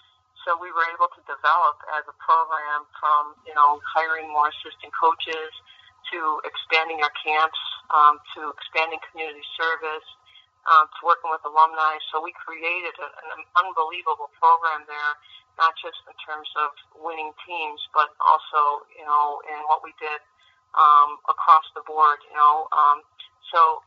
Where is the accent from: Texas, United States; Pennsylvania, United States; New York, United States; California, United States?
New York, United States; Buffalo; It was in Syracuse, which is very close to my hometown in Buffalo